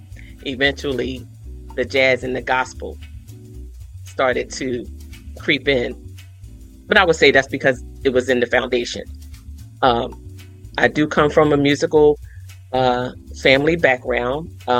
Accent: Philadelphia, Pennsylvania, United States; North Philly, born and raised.

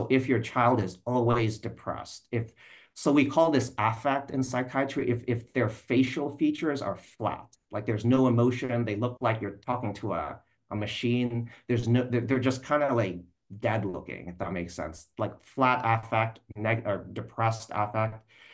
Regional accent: United States; now in San Francisco, United States; and again, I love the US, I'm American, but loneliness is everywhere here. I mean, I'm in San Francisco area.

